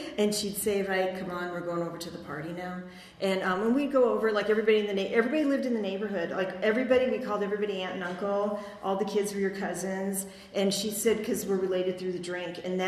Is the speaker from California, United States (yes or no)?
yes; Venice, California, United States; I grew up in Venice, just like a mile or two from the beach, and it was just my mom and I. We lived in a little duplex on Victorian Avenue